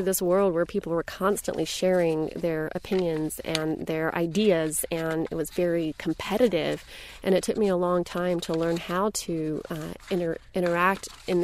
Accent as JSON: {"language": "English", "region": "Tennessee", "country": "United States", "tie": "born or raised there", "also_born_or_lived": "Connecticut", "moved": "as an adult", "said": "Yeah, I mean, and I grew up in Tennessee, hence the pronunciation … where people tend to use their very interdependent sides. And then I moved up to Connecticut to go to Yale as an undergraduate."}